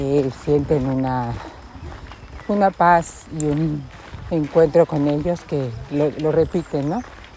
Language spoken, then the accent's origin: Spanish; Mexico; Vengo de México y tenía planeado hacer este camino desde hace tiempo.